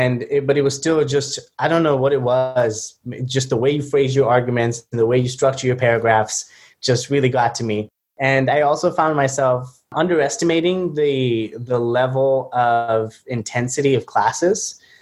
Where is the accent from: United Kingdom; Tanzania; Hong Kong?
Tanzania; also born or lived in Kenya; I was born in Kenya, which is sort of neighboring Tanzania. But then I grew up in Tanzania. And because my mom is from Kenya and my dad is from Tanzania, so I think of myself as sort of an East African baby.